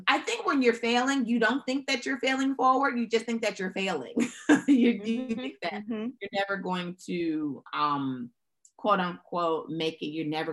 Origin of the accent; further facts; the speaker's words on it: Memphis, Tennessee, United States; it kind of mm-hmm. extends from growing up in Memphis with, you know, two amazing parents who sacrificed a lot for me.